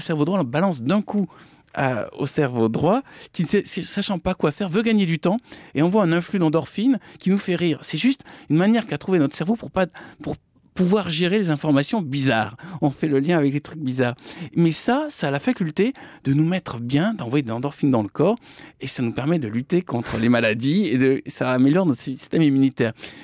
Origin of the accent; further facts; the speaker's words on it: Toulouse, Occitanie, France; un centre culturel à Toulouse, parce que je suis toulousain